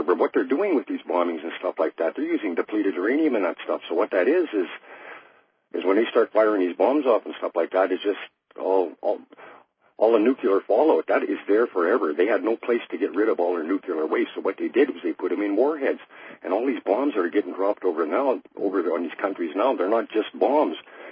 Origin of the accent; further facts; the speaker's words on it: Alberta, Canada; I'm a Cree from the Peace River country, and I've never voted in any politics in my life.